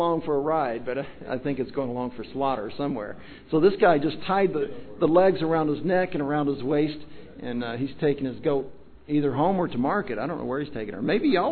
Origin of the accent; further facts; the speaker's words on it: Kentucky, United States; that's not just because I'm from Kentucky